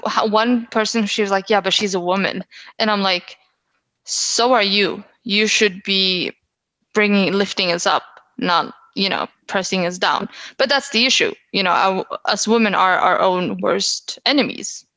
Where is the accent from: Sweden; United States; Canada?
Sweden; And I was like, yeah, I came from Sweden, I can go back.